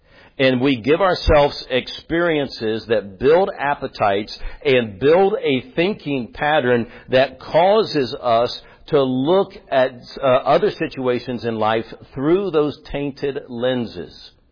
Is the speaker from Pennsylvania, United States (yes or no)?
no; Tennessee, United States; I'm from Tennessee. And y'all are thinking, yeah, we know that, Pastor, it shows. Every now and then, as the old saying goes, every now and then I let my roots show.